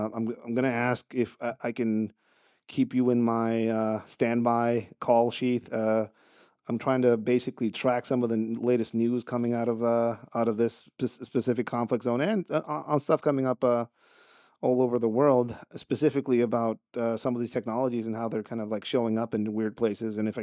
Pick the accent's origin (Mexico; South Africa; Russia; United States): Mexico; Tijuana, Baja California; I'm a kid from Tijuana that is concerned about this shit